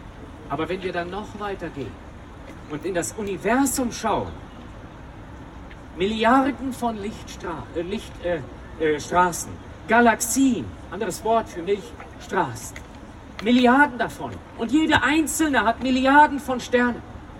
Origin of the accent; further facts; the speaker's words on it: Overath, North Rhine-Westphalia, Germany; oft werde ich gefragt, woher kommst du? Und ich sage, aus Overath.